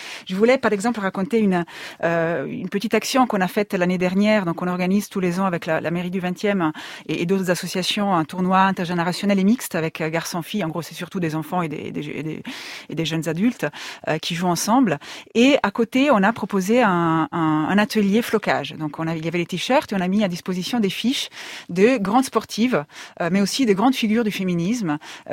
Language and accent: French; Italian-speaking Switzerland, Switzerland; la réalité, c'était un triste stade de province en Suisse, parce que je suis suisse italienne